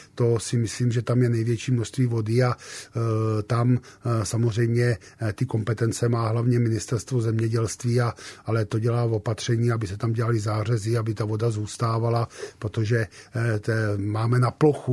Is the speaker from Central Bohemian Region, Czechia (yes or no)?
yes; Nymburk, Central Bohemian Region, Czechia; Já jsem z Nymburka a tam byla síť rybníků